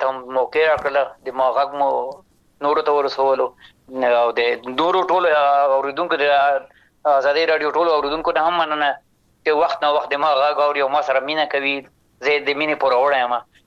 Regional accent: Afghanistan; زه افغان یم د افغانستان یم

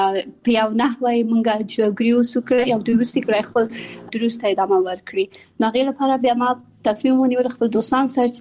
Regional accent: Kabul, Afghanistan; born there; also born or lived in Pakistan; زه په کابل کې زیږیدلې یم او خپل ابتدایي تعلیمات مې په پاکستان کې کړی او بیا ثانوي او بیرته پوهنتون مې په کابل کې ویلره.

